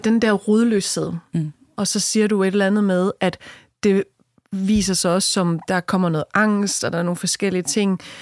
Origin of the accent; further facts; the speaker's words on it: Haderslev, Region of Southern Denmark, Denmark; born there; Jeg blev simpelthen nødt til lige at sige, at jeg er født i Haderslev.